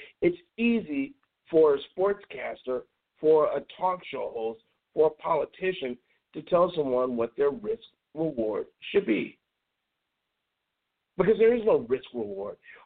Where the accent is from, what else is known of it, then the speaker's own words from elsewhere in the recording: Chicago, Illinois, United States; We used to call that when I was growing up in Chicago, family business.